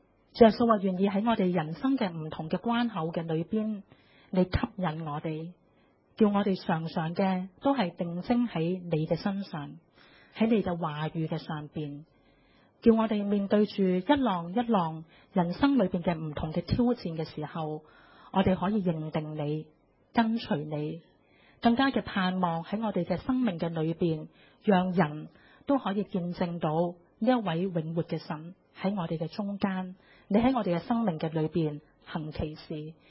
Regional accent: Hong Kong; 即系点解有一个香港女仔无端端会走去印度，即系去做义工咁样

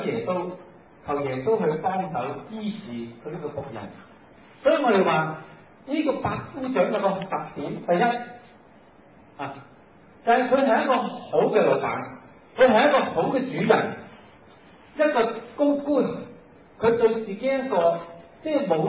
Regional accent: China; 我哋中國人做即係出賣國家就叫漢奸啊嘛

